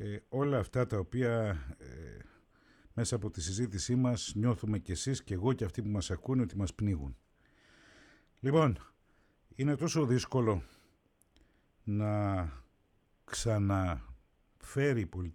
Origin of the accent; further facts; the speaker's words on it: Cyprus; έχουμε ιτημένα μυαλά ως Έλληνες της Κύπρου.